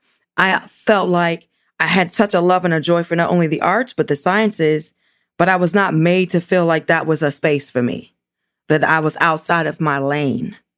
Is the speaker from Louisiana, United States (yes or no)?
no; Pittsburgh, Pennsylvania, United States; I grew up here in Pittsburgh.